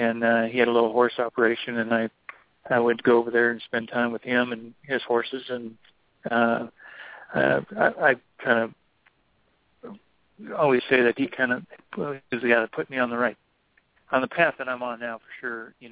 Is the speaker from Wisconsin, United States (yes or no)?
yes; Wisconsin, United States; Back then in Wisconsin, I was a cheesehead back then, I guess what they call.